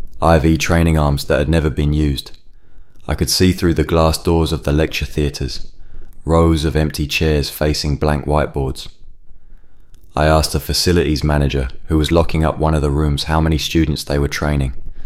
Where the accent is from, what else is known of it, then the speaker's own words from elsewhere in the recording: Southall, London, United Kingdom; I grew up in Southall, helping my parents run their corner shop on the Broadway.